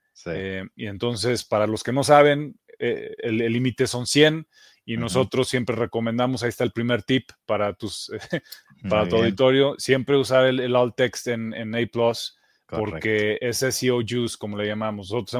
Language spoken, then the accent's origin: Spanish; Mexico; Yo soy de México, importante decirlo.